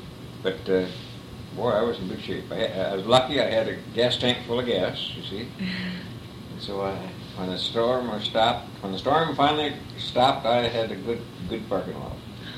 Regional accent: New York, United States; now in Kodiak, United States; No, I came direct from New York State.

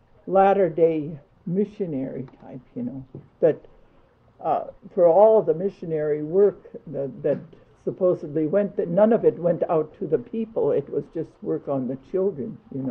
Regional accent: Woody Island, Alaska, United States; born there; Well, not in Kodiak. I was born on Woody Island.

